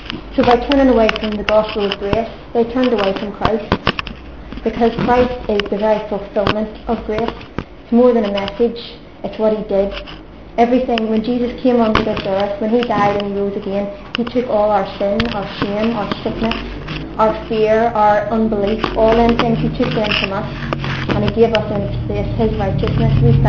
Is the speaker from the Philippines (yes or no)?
no; Belfast, Northern Ireland, United Kingdom; now in Walsall, United Kingdom; And I'm from Belfast, Northern Ireland originally, but I'm now living in Walsall, England, and going to Caris Bible College.